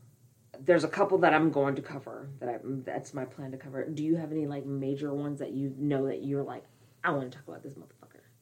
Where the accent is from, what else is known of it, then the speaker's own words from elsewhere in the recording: California, United States; If you guys did not know this already, if you can't hear it in our voices, we're from California. We're from the high desert of California.